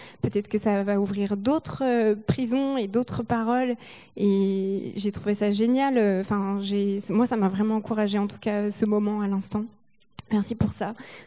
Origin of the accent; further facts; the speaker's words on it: Nantes, Pays de la Loire, France; j'ai grandi à Nantes dans une famille chrétienne, dans une maison avec un jardin